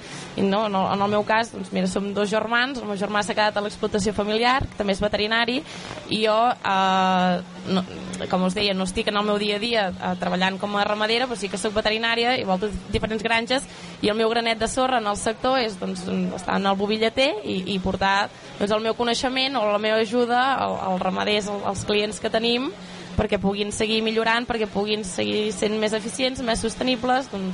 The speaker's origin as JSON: {"language": "Catalan", "town": "Montmajor", "region": "Catalonia", "country": "Spain", "said": "soc d'una família que ve d'origen ramader, soc de Can Sabata, de Montmajor."}